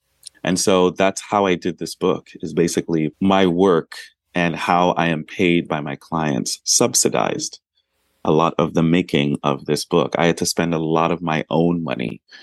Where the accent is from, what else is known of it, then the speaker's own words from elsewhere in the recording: Brooklyn, New York, United States; I worked at a lot of Time Inc. magazines in New York, which is where I grew up. I grew up in Brooklyn, East Flatbush. And then I moved out to San Francisco